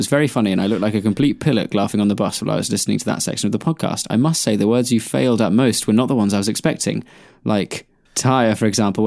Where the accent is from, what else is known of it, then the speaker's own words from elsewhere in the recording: Uppsala, Uppsala County, Sweden; I'm from Uppsala, Sweden. Uppsala is a university town where about a quarter of the population are students.